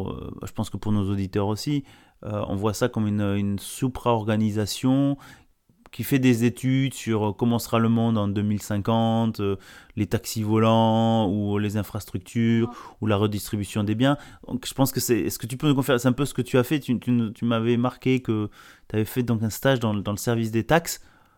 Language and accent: French; Nouvelle-Aquitaine, France; moi je viens du Bordelais